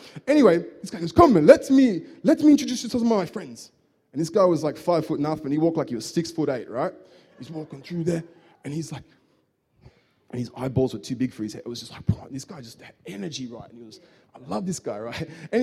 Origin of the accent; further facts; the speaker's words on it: Australia; I'm an Aussie